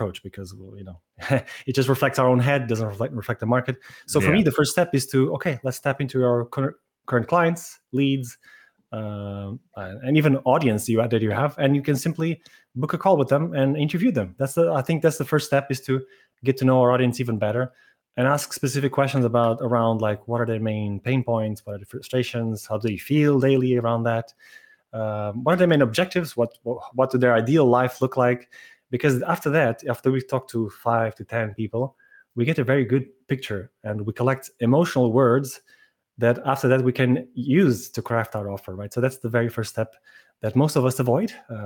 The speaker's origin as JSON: {"language": "English", "region": "Lisbon", "country": "Portugal", "said": "I'm from Lisbon, Portugal."}